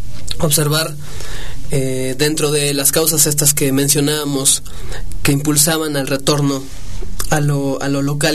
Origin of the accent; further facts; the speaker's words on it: Mexico; nos identifique como mexicanos y que nos haga acudir a ellos como parte de nuestra identidad como mexicanos